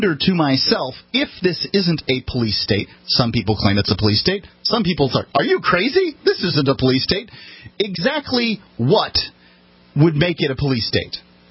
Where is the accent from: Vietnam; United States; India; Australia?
United States; As an American, in the late 90s, I guess I was just used to a police officer